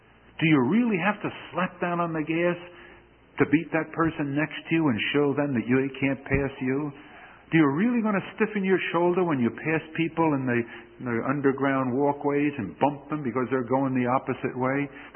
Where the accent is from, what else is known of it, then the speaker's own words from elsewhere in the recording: New Jersey, United States; now in Houston, United States; used as a recreational field when I was a boy in New Jersey. And that answers some of your questions. I'm not from Houston originally.